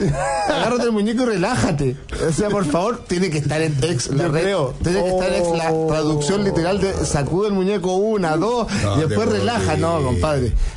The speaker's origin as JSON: {"language": "Spanish", "country": "Argentina", "said": "Me pifian porque soy argentino"}